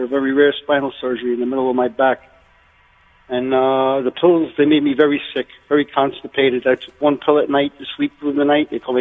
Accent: Brooklyn, New York, United States; I'm a kid from Brooklyn, just like you. Right. I grew up on 88th Street in Canarsie.

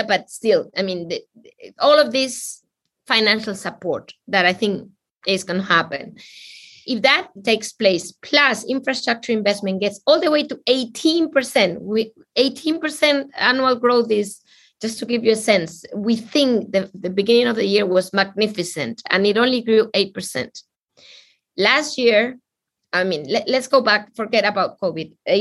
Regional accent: Spain; It reminds me of my home country, you know, when Zapatero was a PM, prime minister, and he started digging all, I mean, because he needed to spend this money for Spain to grow.

